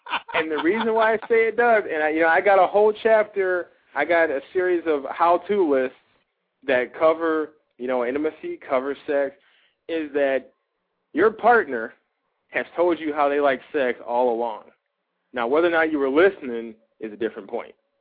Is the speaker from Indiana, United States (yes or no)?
yes; East Chicago, Indiana, United States; I grew up in East Chicago and the harbor of Indiana, two areas that are known for being urban, being a little rough